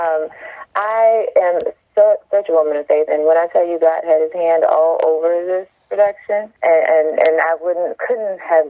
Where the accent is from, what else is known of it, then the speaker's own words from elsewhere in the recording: Daytona Beach, Florida, United States; I'm from Daytona Beach.